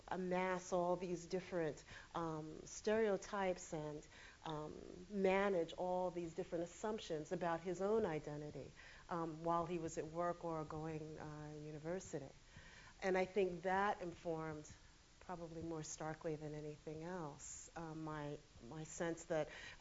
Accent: United States; So I always saw the kind of experience of me being American as a very kind of multifaceted identity.

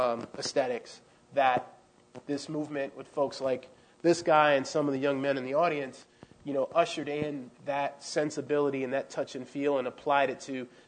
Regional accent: Queens, New York, United States; also born or lived in Silver Spring, Maryland; I grew up in Queens, New York for many years, relocating at a very young age from Silver Spring, Maryland to Astoria, Queens.

